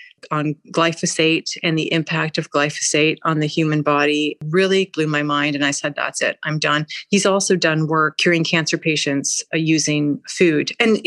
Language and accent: English; Canada; Maybe I'm from Canada. I was born here and my family been here for generations, let's say.